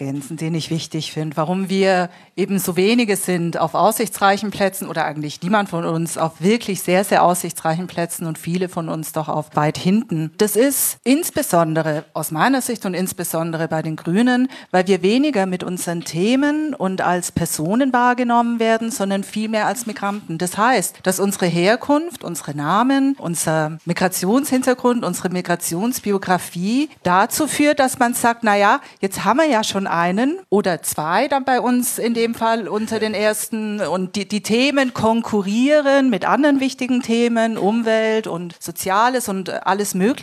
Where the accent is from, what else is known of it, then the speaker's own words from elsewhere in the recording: Spain; und ich höre dann aber auch, Mensch, du als Spanierin hast doch kein Problem.